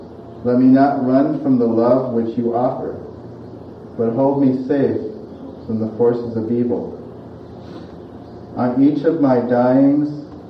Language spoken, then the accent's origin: English; Seattle, Washington, United States; I'd like to introduce myself. … from Seattle, Washington.